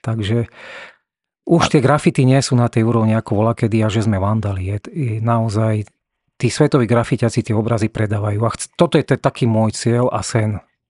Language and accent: Slovak; Obice, Nitra Region, Slovakia; toto je moja rodná dedinka, ja som im ukázal aj videa, Obice, Jedlové Kostolany a tie lesy a to všetko